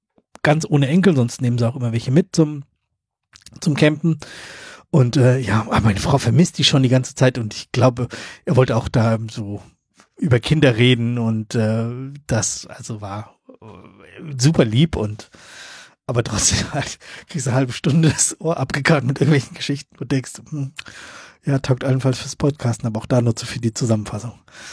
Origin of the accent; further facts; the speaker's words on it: North Rhine-Westphalia, Germany; Ich komme aus der Gegend von Köln